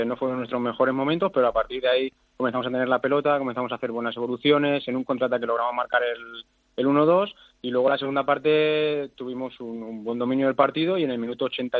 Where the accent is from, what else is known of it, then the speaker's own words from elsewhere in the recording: Spain; pues siendo españoles siempre, siempre, siempre es mejor, ¿no?